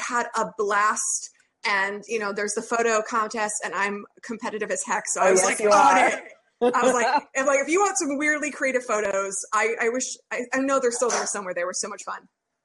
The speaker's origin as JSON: {"language": "English", "region": "Connecticut", "country": "United States", "said": "And I'm from Connecticut, so there's not a whole heck of a lot there anyway."}